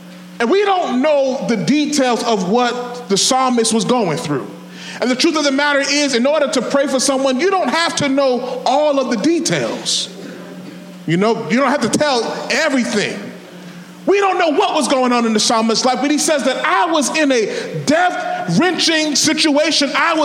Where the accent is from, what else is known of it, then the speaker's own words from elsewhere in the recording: Brooklyn, New York, United States; When I was growing up in Brooklyn, not too far from here, I used to play for a lot of churches.